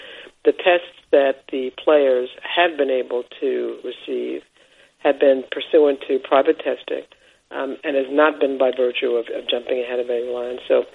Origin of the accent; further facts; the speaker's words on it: New York, United States; I'm a New Yorker. I live here.